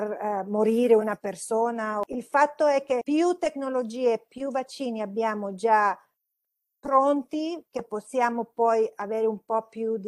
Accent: Honduras; also born or lived in United States; sono cresciuta in Honduras, però con famiglia di origine italiana, allora con le radici europee, vivendo ovviamente in un paese latinoamericano e poi avere il beneficio di imparare anche in paesi come Stati Uniti

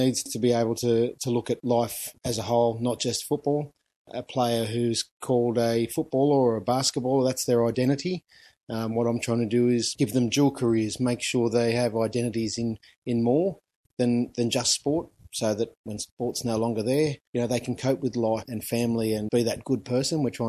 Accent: Bexley, New South Wales, Australia; born there; My father went to La Trun and they came out here in 1967, settled in Bexley, and I was born in 69.

